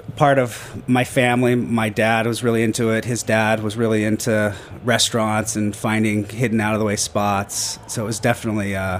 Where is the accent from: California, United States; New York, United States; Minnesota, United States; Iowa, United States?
California, United States; I was raised in Northern California.